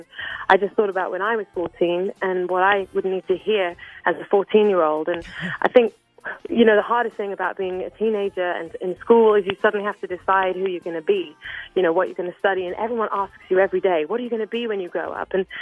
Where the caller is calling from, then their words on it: Connecticut, United States; I'm just outside New York in Connecticut.